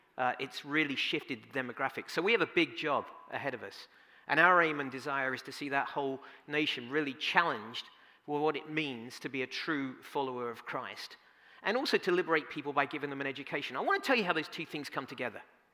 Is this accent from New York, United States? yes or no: yes; Bronx, New York, United States; Also, a number of people have commented on my accent. If I speak too fast for you, I'm so sorry. I am a native New Yorker from the Bronx, as you can tell, and it gets a little tough at times.